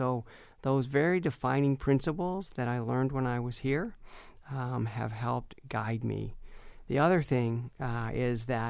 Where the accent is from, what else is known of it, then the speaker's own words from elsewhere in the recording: St. Johns, Michigan, United States; I grew up in St. John's. I came here as an undergrad, then stayed for medical school.